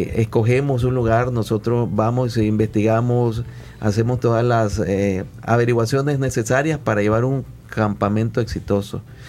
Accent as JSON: {"language": "Spanish", "country": "Nicaragua", "said": "qué es lo que hacemos nosotros como nicaragüenses para celebrar"}